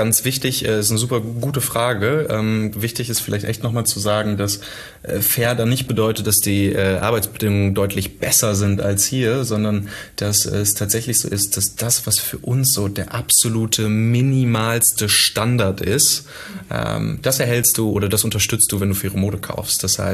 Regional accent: Witten, North Rhine-Westphalia, Germany; also born or lived in Cologne; habe es jetzt persönlich in 30 Jahren auch nie so richtig weit aus dem Ruhrgebiet weggeschafft. Ich habe mal für anderthalb Jahre in Köln gewohnt. Ansonsten ist Witten tatsächlich meine Heimat und ich kann mir überhaupt nicht vorstellen, in Berlin zu wohnen.

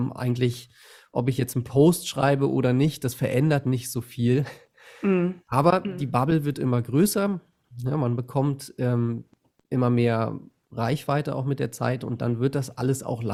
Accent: Berlin, Germany; Ich bin in Bayern, aber ich komme aus Berlin

